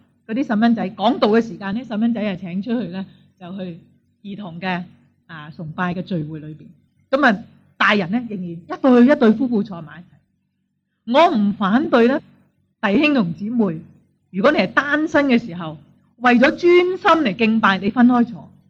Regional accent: China; 我哋中国人有啲传统咧就系唔好咁亲切

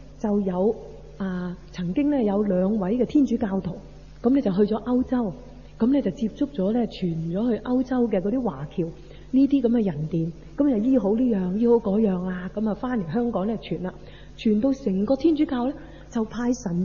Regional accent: China; 但係同我哋中國人講嗰啲穴位咧係一樣嘅

